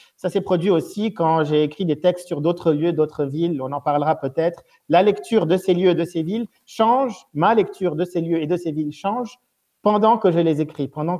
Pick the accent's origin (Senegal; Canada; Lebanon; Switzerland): Lebanon; moved away; je suis parti du Liban à la fin des années 90 et je suis revenu en 2018, donc après 20 ans d'expatriation.